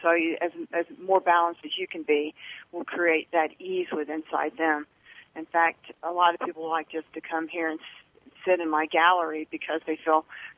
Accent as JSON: {"language": "English", "town": "Sedona", "region": "Arizona", "country": "United States", "said": "I'm from Sedona."}